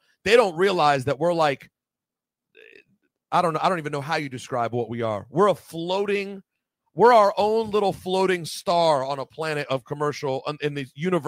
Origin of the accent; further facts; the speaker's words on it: Maryland, United States; because I called … to win the cassette for